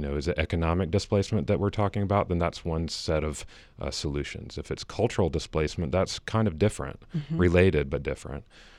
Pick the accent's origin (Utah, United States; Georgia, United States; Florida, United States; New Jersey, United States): Georgia, United States; Chamblee; I grew up in Chambly.